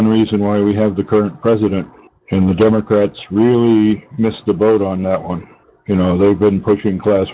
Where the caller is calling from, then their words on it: Boston, Massachusetts, United States; Well, I'm calling from the Boston area.